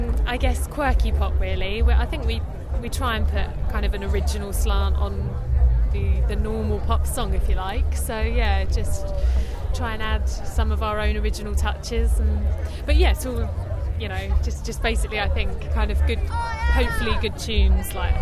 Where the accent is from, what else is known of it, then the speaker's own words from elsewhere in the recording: Diss, East of England, United Kingdom; Yeah, well, we're kind of based in Norwich. We come from Dis, three of us, and then one guy lives in Norwich, Matt, our bassist.